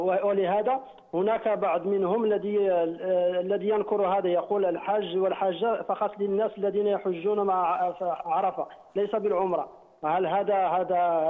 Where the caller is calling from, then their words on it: Morocco; عندنا في المغرب في بعض المساجد القراء بعد صلاة المغرب